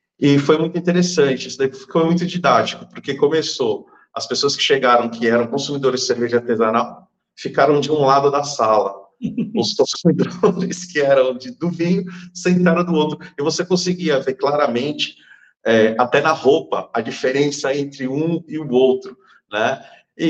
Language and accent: Portuguese; São Paulo, Brazil; Nós somos de São Paulo, capital, somos natural de São Paulo, capital.